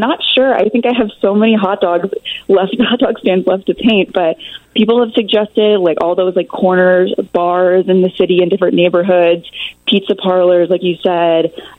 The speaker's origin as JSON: {"language": "English", "town": "Northfield", "region": "Illinois", "country": "United States", "tie": "born or raised there", "said": "I did. Yeah, I grew up in Northfield, and I went to Loyola Academy"}